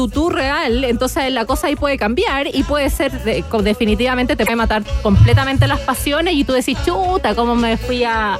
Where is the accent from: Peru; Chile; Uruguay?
Chile; Antofagasta; born there; Yo nací en Antofagasta, así que ¿ya? Me iba harto a recorrer ahí el norte del país.